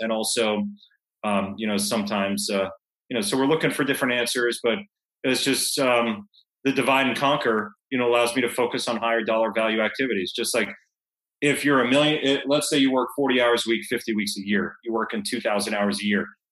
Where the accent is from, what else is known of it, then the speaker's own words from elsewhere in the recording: Fort Lauderdale, Florida, United States; because it used to be 7:30 when I was growing up in Fort Lauderdale.